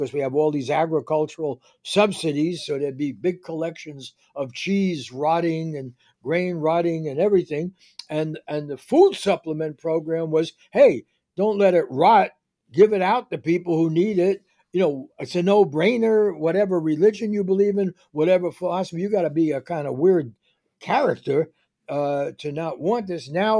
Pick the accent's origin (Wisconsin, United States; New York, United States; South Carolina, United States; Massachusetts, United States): New York, United States; Bronx; born there; And my father lost his job the day I was born in Bronx Hospital